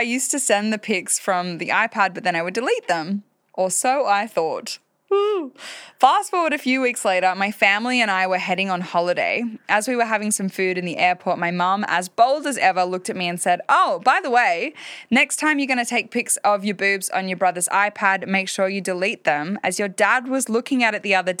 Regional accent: Australia; I'm Australian.

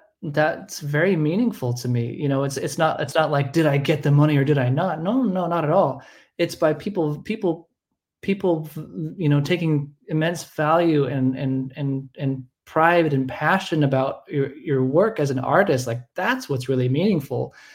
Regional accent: Los Angeles, California, United States; I grew up in Los Angeles as well.

